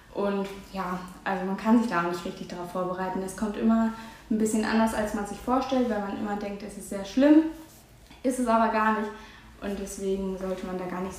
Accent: Lippetal, North Rhine-Westphalia, Germany; Ich komme aus dem Lippetal und ich bin 18 Jahre alt.

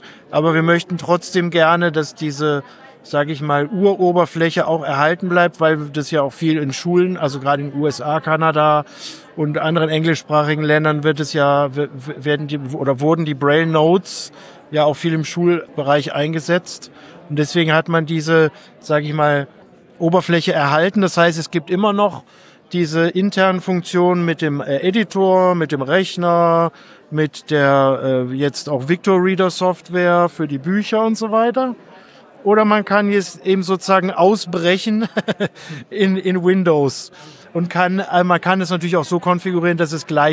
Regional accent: Rhineland, Germany; now in Stuttgart, Germany; Stuttgart, aber eigentlich komme ich aus Rheinland.

